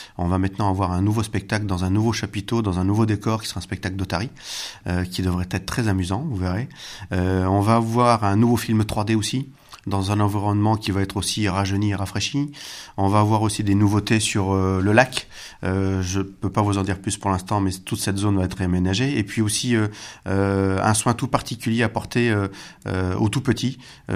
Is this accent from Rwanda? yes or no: no; Hénin-Beaumont, Hauts-de-France, France; Je suis né à Hénin-Beaumont et j'y ai passé une grande partie de mon enfance avec la famille du côté de ma mère qui sont tous des vrais ch'tis, puisque même mineurs de fond, mon oncle, mon grand-père sont des mineurs de fond, donc je connais bien le secteur et j'y suis très attaché.